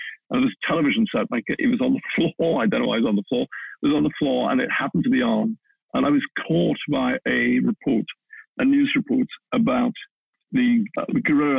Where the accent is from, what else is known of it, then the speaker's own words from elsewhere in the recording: South Africa; when I grew up in South Africa, and I did a little bit of work there.